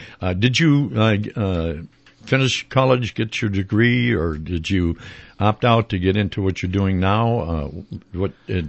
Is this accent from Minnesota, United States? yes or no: yes; St. Paul, Minnesota, United States; And that was growing up in St. Paul.